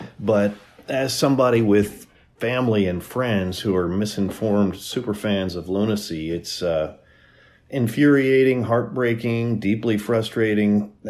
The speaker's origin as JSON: {"language": "English", "town": "Louisville", "region": "Kentucky", "country": "United States", "said": "from Louisville, Kentucky."}